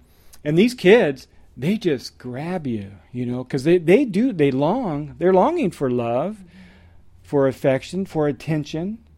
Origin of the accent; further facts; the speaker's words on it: Ohio, United States; I grew up in Ohio.